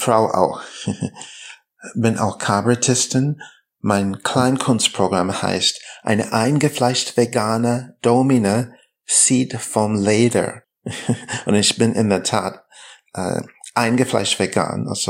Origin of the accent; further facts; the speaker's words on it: Berlin, Germany; Ich bin eine Berliner Transfrau mit afroamerikanischen Wurzeln.